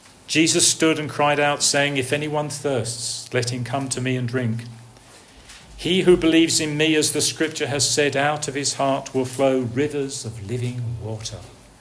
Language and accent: English; Colchester, East of England, United Kingdom; even reaching within a few years my hometown of Colchester, where there is the earliest church ever found in Great Britain.